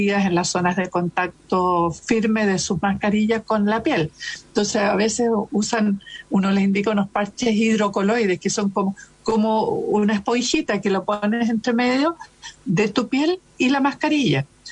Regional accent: Chile; lo que importa sí es que nos culturicemos nosotros como médicos chilenos

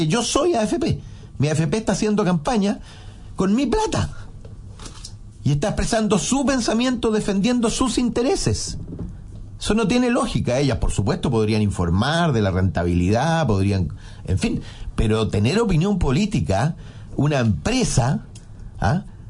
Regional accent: Chile; Todos los chilenos estamos obligados a cotizar.

